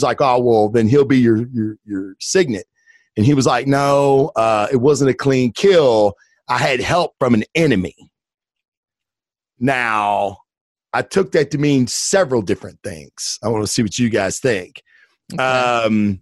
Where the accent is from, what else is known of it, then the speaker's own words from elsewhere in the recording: the South, United States; I'm from the South. So growing up, every household had one of these.